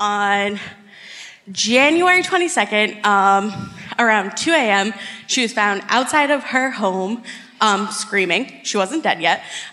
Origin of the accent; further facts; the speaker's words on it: New Bedford, Massachusetts, United States; New Bedford.